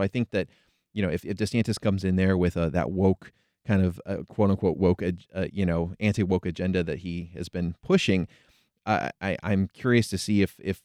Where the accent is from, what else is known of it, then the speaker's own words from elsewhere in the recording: Iowa, United States; I'm originally from Iowa.